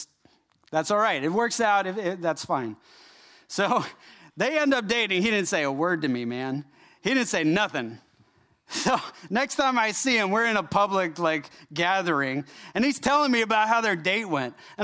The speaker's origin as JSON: {"language": "English", "region": "Arizona", "country": "United States", "tie": "born or raised there", "said": "My brother and I, we grew up in Arizona. It was always hot outside"}